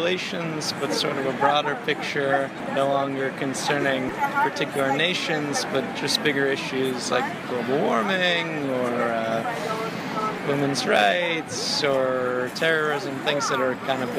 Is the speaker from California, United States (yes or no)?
yes; Los Angeles, California, United States; I'm not. I'm from Los Angeles.